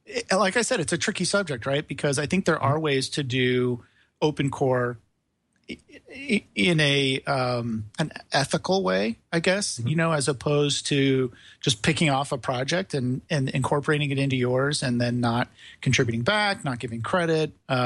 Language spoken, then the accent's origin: English; Benicia, California, United States; which I founded a Makerspace here in my hometown of Benicia.